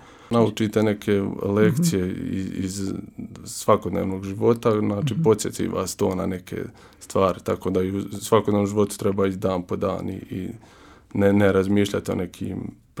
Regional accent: Međugorje, Federation of Bosnia and Herzegovina, Bosnia & Herzegovina; ja sam se u razgovor sa ovim hodočasnicima uvijek trudio kao reći da sam iz Međugorja

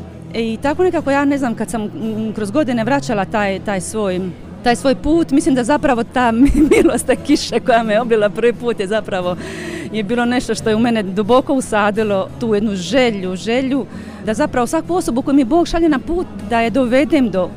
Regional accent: Nin, Zadar County, Croatia; dolazim iz Nina, iz Hrvatske.

